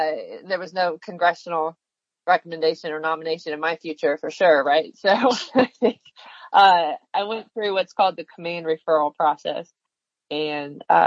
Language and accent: English; Colorado, United States; also born or lived in California / Virginia; I was born in Colorado. I grew up in three different states, Colorado, California, and Virginia.